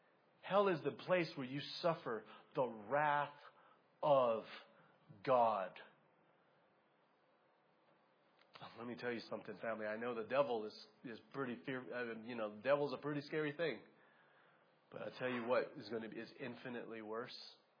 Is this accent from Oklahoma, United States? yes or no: no; Arizona, United States; Sure, it's going to be hot there. I'm from Arizona. I'm good.